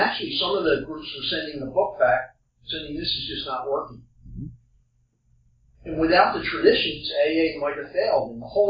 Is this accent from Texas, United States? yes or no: no; Philadelphia, Pennsylvania, United States; This guy from Philly, my hometown, came up and wrote an article in the Saturday Evening Post.